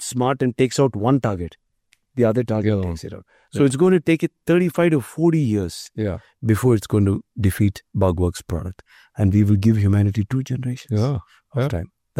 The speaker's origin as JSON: {"language": "English", "country": "India", "first_language": "Tamil", "second_language": "English", "said": "And INBAM in Tamil, which is my mother tongue, means, you know, happiness, INBAM, and peace."}